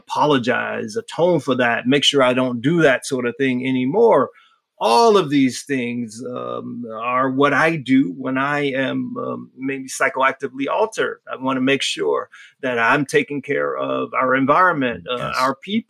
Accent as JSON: {"language": "English", "town": "Miami", "region": "Florida", "country": "United States", "tie": "born or raised there", "said": "I grew up in Miami, and so and my grandmother is from the Caribbean."}